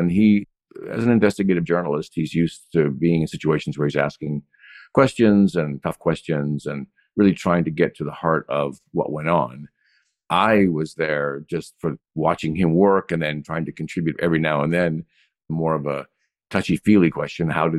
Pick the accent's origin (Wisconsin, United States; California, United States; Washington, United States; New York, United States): Washington, United States; Yakima; also born or lived in Seattle; It was a surreal experience because I grew up an hour and a half from where we filmed. Between my hometown of Yakima and Seattle is where many of the locations were